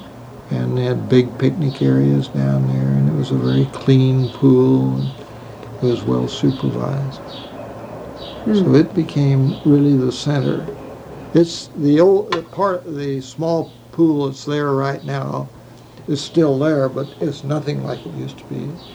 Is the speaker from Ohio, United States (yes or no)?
no; Tempe, Arizona, United States; But growing up in Tempe was unique because it was a small town.